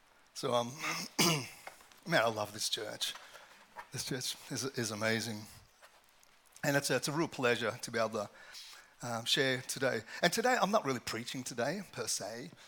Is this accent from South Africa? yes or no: yes; South Africa; also born or lived in Australia; As a kid, you know, I grew up in South Africa and Australia